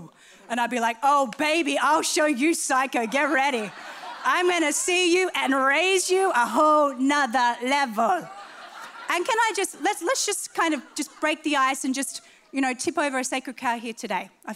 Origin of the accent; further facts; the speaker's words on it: Australia; Now, I am an Australian woman. Aussies are known for their honesty.